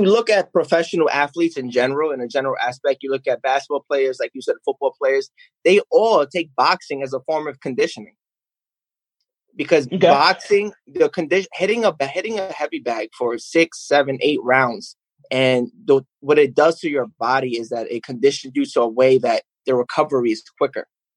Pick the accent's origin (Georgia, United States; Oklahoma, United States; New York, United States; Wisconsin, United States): New York, United States; Staten Island; Yes, born and raised. Yes, I'm from Staten Island.